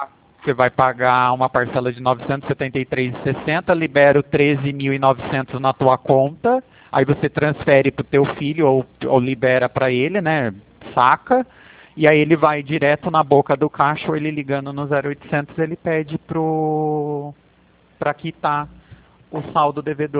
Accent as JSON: {"language": "Portuguese", "town": "Pirassununga", "region": "São Paulo", "country": "Brazil", "said": "Eu sou de Pirassununga, sou interior de São Paulo"}